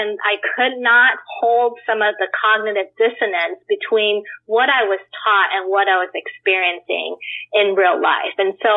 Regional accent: Taiwan; I was born and raised in Taiwan, and I was born and raised into an irreligious family, actually.

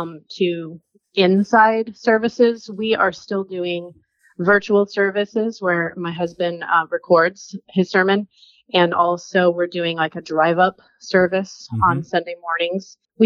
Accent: California, United States; Yes, I'm from California.

